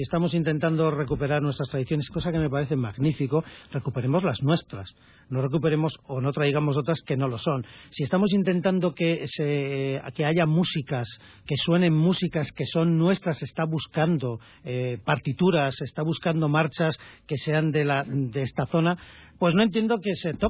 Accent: Valladolid, Castile and León, Spain; mi opinión de un vallisoletano de toda la vida, nacido y criado en Valladolid

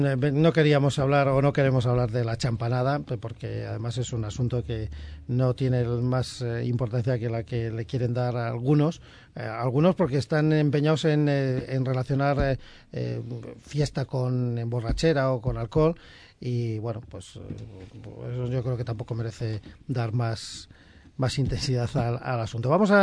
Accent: Valladolid, Castile and León, Spain; los que somos de Valladolid de toda la vida

